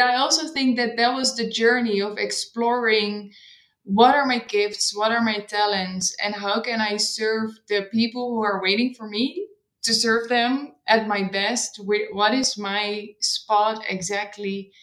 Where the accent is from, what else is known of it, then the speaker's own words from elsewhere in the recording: Netherlands; now in Berlin, Germany; which is sounds also very Dutch. So I'm from the Netherlands. I've been in Berlin like 3 years ago